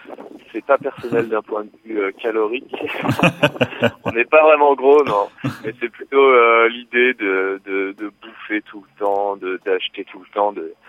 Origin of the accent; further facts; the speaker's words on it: Lyon, Auvergne-Rhône-Alpes, France; now in Drôme, France; On est de Lyon.